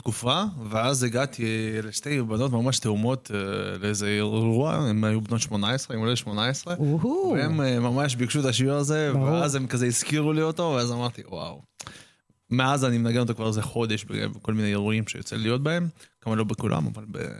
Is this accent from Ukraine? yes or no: yes; Ukraine; now in Israel; אני ישראלי, אני אוהב את המדינה שלי, אני גם אוהב את המולדת שלי, כן? כאילו, זה לא שלא אכפת לי מאוקראינה